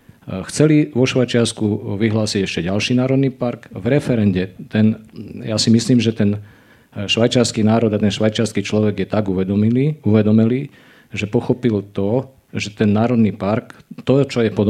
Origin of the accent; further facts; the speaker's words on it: Žilina Region, Slovakia; ja pochádzam z Javorníkov, zo severného Slovenska